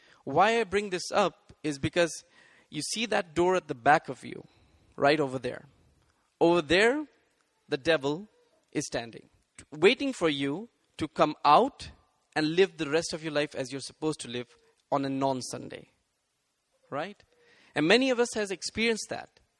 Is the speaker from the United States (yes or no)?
no; India; now in Maastricht, Netherlands; Hey, I'm from India. As you can see, I'm brown. But I've been living in Maastricht, and I work at Maastricht University.